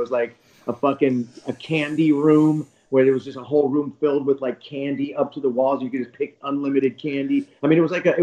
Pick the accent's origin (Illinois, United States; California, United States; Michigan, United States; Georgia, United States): California, United States; because I'm from the Bay Area